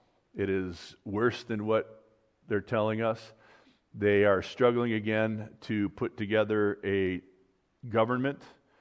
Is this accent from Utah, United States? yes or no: no; California, United States; and I grew up in Southern California. We used to go boating on Lake Mead when it was full.